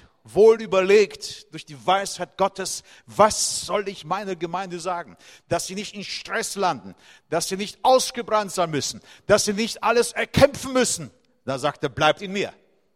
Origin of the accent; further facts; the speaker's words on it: Baden-Württemberg, Germany; Ich komme ja aus dem Schwabenländle, in Remsmoor, da sind ja so schöne Weingärten.